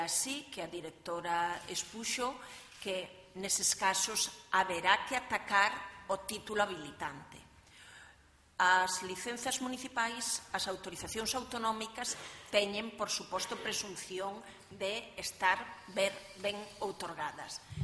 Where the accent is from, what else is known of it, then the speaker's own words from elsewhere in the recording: Galicia, Spain; Vivamos como galegos.